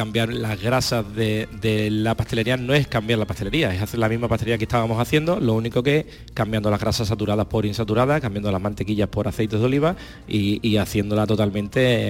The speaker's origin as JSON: {"language": "Spanish", "town": "Huelva", "region": "Andalusia", "country": "Spain", "tie": "born there", "said": "Nosotros nacimos en Huelva, pero nuestra familia es de Lepe. Mi padre es de Lepe, mis abuelos son de Lepe."}